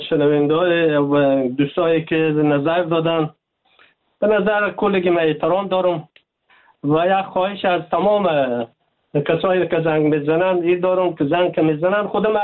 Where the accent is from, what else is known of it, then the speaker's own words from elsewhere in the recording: Afghanistan; ما افغان هستیم،